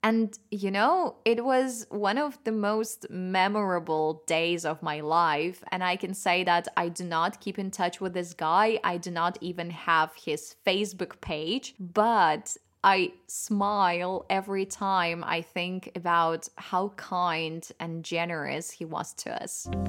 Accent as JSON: {"language": "English", "country": "Belarus", "said": "even though I come from Belarus, the country of potatoes, I have never heard of potato salad before"}